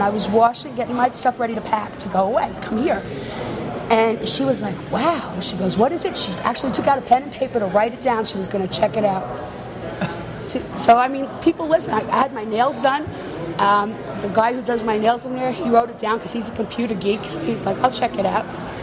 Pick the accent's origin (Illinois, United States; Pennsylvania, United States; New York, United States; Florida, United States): New York, United States; Queens; I come from Queens, New York. In world, I live in Lemonsport.